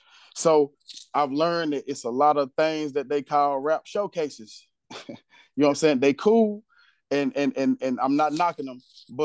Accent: Pine Flat, United States; moved away as an adult; also born or lived in Houston; So yeah, man … from Pine Flat, man. And yeah, man, I had a journey, man. I got married when I was young, moved to Houston.

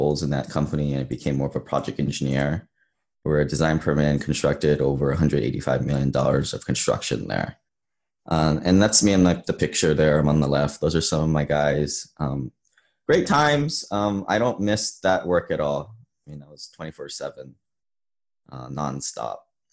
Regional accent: Hawaii, United States; I grew up in Hawaii, a beautiful place.

